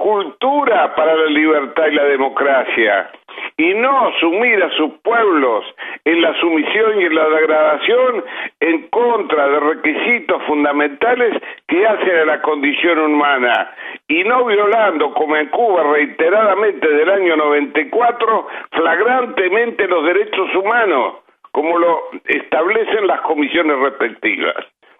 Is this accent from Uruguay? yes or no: no; Argentina; tengo que decir como argentino